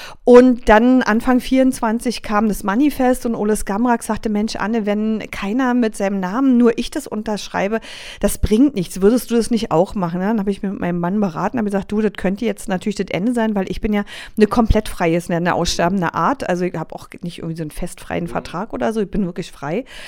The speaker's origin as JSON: {"language": "German", "region": "Berlin", "country": "Germany", "tie": "born or raised there", "said": "Es gibt ja viele Lieder über meine Heimatstadt Berlin"}